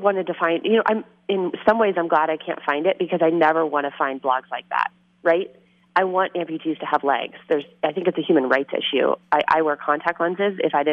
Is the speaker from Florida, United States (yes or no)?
no; Seattle, Washington, United States; now in Boston, United States; You know, I am not originally from Boston. I'm from Seattle, so I didn't grow up with the marathon